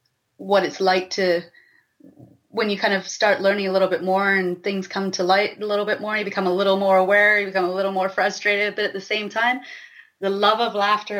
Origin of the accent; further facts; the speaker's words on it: South Africa; born there; also born or lived in Botswana; But I was born in South Africa originally, lived in Botswana predominantly. I've lived in 7 countries to date, with a couple of stints in the States for just out of curiosity and interest.